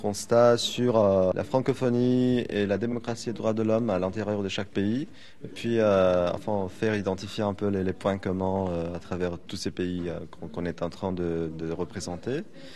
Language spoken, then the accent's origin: French; Romania; je suis de Roumanie, 20 ans. Je suis étudiant en sciences politiques, deuxième année